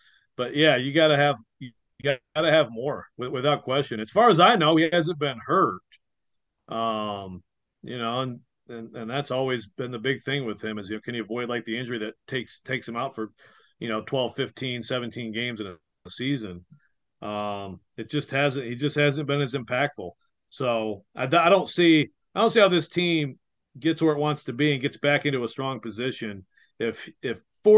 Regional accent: Midwest, United States; when it's this cold as a Midwesterner, I can tell you the black ice can be really problematic.

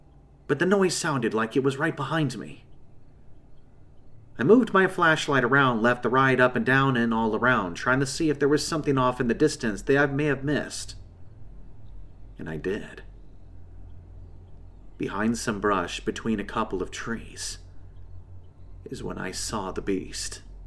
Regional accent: Michigan, United States; I'm born and raised in Michigan, and I love the outdoors

